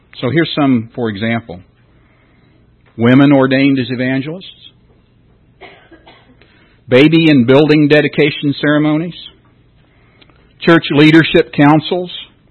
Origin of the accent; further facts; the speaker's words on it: West Concord, United States; I grew up in West Concord